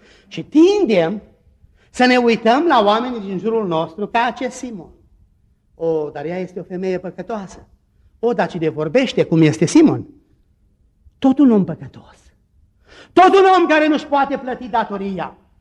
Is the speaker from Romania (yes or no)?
yes; Romania; Mulțumesc Dumnezeu că sunt român. E mare lucru să fii român, nu e chiar așa de puțin lucru.